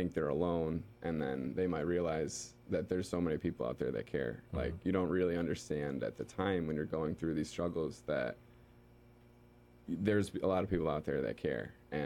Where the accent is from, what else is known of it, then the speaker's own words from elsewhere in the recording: Egremont, Massachusetts, United States; He was from Williams. I was from Egremont.